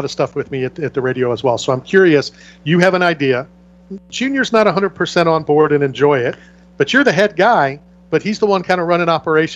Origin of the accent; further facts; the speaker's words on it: Philadelphia, Pennsylvania, United States; born there; Now that I'm back in what I'd love to call my hometown since I was born in Philadelphia